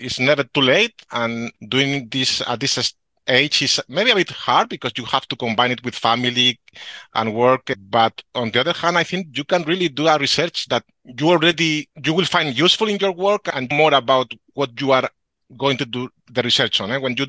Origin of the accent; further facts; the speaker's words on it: Madrid, Community of Madrid, Spain; English is a second language; I'm from Madrid, from Spain.